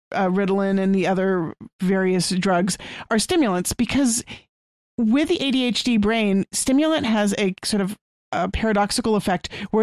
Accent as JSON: {"language": "English", "region": "Texas", "country": "United States", "said": "I'm a Texan."}